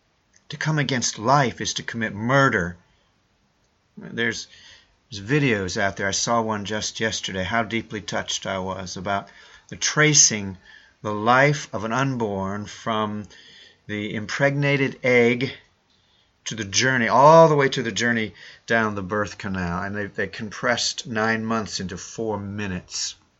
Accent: Ohio, United States; now in Illinois, United States; I'm from Ohio myself. I've been exiled to Illinois these many years, but I'm a Buckeye at heart

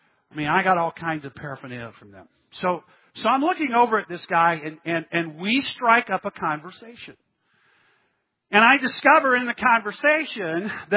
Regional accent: Texas, United States; I grew up in South Texas, and the best hamburger in the world is made in Texas.

